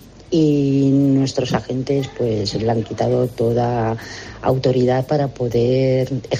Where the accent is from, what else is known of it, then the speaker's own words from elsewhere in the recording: Badalona, Catalonia, Spain; Yo soy ciudadana de Badalona, trabajo en Badalona y en concreto en un hospital